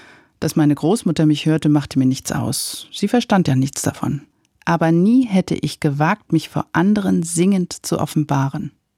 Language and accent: German; Berlin, Germany; Ich bin als waschechte Berlinerin in Schöneberg zur Welt gekommen, 2 Monate vor Ausbruch des Zweiten Weltkrieges am 3. Juli 1939.